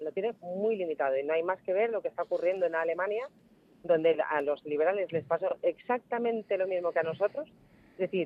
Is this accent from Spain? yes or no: yes; Spain